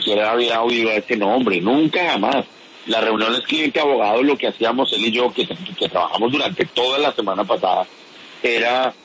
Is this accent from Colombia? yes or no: yes; Colombia; no podemos como colombianos permitir que el debate esté yendo hacia el ataque personal.